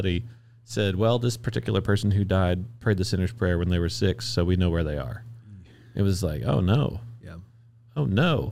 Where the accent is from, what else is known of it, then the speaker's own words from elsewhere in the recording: Louisiana, United States; Now I grew up in North Louisiana and I went to a lot of different churches.